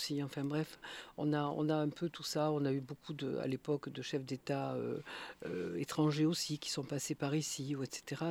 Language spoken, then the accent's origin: French; Montpellier, Occitanie, France; Montpellier, c'est ma ville natale, et je m'y plais, j'y suis partie, et je suis revenue